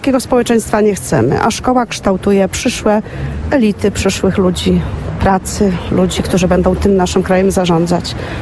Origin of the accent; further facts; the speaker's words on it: Rzeszów, Subcarpathian Voivodeship, Poland; Jestem z Rzeszowa, Solidarność Rzeszowska.